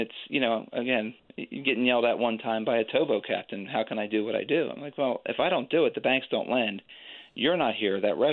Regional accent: Philadelphia, Pennsylvania, United States; Yeah, I'm from Philadelphia, so I still live here. I went to school out in Western PA

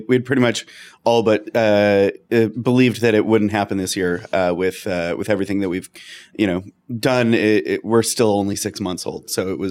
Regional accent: Canada; I grew up in Canada.

